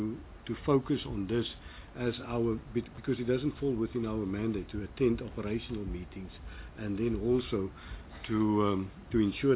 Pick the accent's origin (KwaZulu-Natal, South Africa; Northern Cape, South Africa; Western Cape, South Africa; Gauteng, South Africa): Western Cape, South Africa; Khayelitsha; that was my first question when I arrived in the office, because I'm from Khayelitsha.